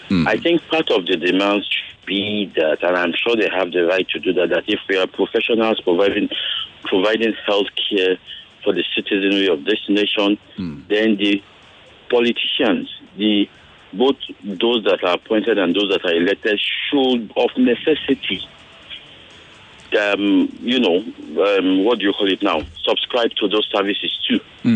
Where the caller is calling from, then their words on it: Surulere, Lagos, Nigeria; I'm calling from Surulere.